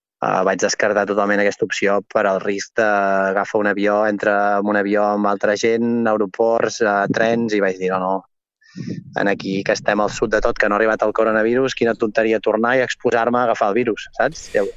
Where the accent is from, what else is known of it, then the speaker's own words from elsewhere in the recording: Torroella de Montgrí, Catalonia, Spain; Jo sóc de Torroella, Montgrí, l'Estartit, sí, visc a l'Estartit, jo.